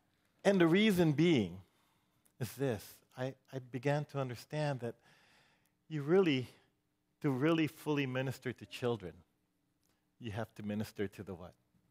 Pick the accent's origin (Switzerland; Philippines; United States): Philippines; but I'm Filipino, and everybody is Auntie Ellen to me.